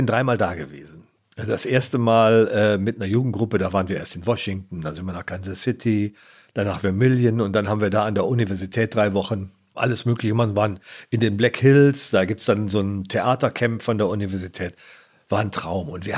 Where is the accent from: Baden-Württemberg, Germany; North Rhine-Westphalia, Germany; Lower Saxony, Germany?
North Rhine-Westphalia, Germany; Ratingen; Meine Heimatstadt Ratingen hat eine Verbindung.